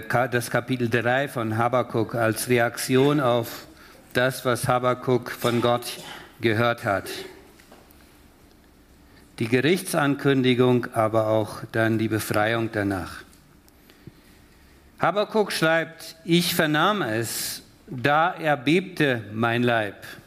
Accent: Chaco, Paraguay; now in Switzerland; Aufgewachsen sehr weit weg von hier, im Busch vom Chaco Paraguays in Südamerika, hinter den Kühen und auf dem Baumwollfeld.

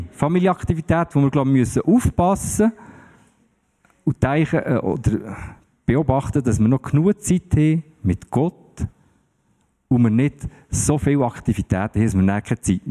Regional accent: Switzerland; Ich bin Schweizer, ich bin auch hier gross geworden.

